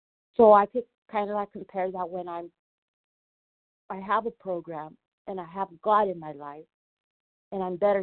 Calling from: Los Angeles, California, United States; Los Angeles, California.

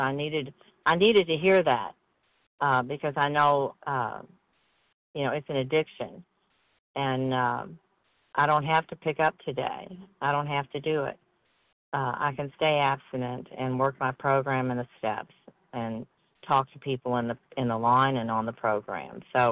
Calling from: Kentucky, United States; I'm calling from Kentucky, and I'm a compulsive overeater

